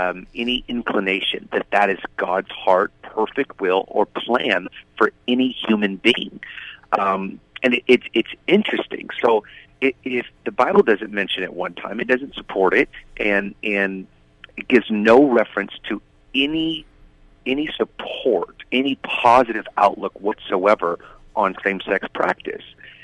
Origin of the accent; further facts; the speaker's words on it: Seattle, Washington, United States; how I grew up in Seattle and always felt like I was just drawn towards the gay community.